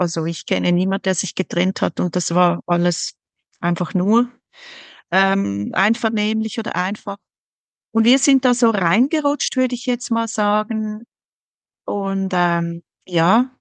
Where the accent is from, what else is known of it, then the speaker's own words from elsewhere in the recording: Switzerland; Ich komme aus der Schweiz, wie man unschwer erhören kann.